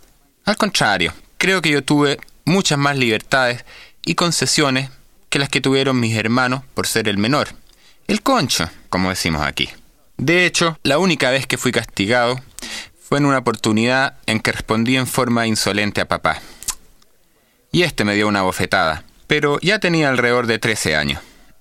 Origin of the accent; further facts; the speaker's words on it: Santiago, Santiago Metropolitan Region, Chile; soy de Santiago de Chile.